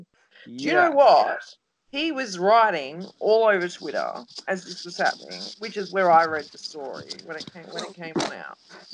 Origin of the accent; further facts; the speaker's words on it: Australia; I'm Australian. We do that.